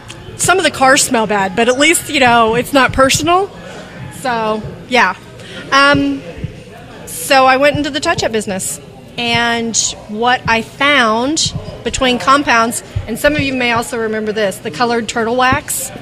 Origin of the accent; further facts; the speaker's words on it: Tulsa, Oklahoma, United States; So I grew up here in Tulsa, Oklahoma, graduated from Bishop Kelly, and I'm one of the ones who bailed shortly after and moved south of the border.